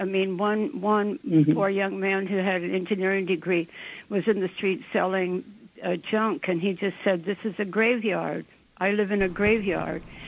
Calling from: Brooklyn, New York, United States; Okay. Hi. I'm … from Brooklyn.

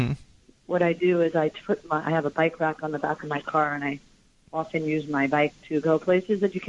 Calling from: Brooklyn, New York, United States; I'm calling from Brooklyn.

